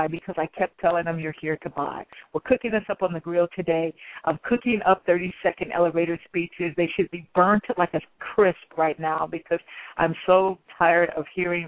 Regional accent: Illinois, United States; And if you don't know this and you're not in California, I'm actually from Illinois.

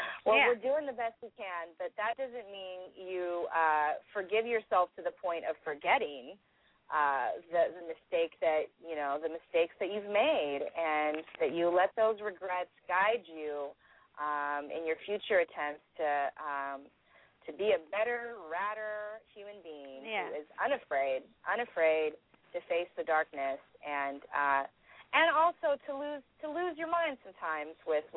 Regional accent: Iowa, United States; born there; I was born in Iowa, and more Jell-O is consumed in Iowa than per capita than anywhere else in the world.

